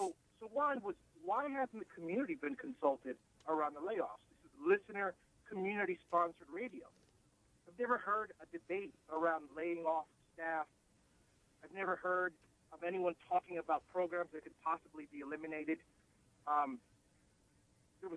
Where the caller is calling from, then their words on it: Union City, New Jersey, United States; I'm calling from Union City, New Jersey, right across the Hudson River.